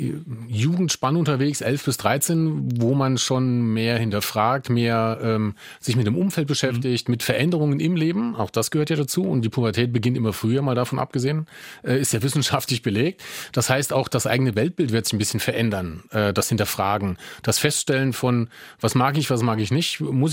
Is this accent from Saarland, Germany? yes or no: yes; Saarland, Germany; das gebürtig klingt so, als ob ich irgendwo anders leben würde. Ich wohne ja immer noch im Saarland. Also ja, gebürtiger Saarländer und immer noch hier wohnender Saarländer.